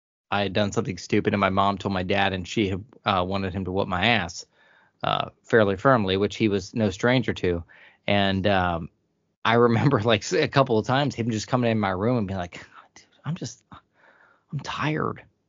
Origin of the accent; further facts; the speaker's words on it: Ohio, United States; I'm from Ohio. We eat cats, apparently.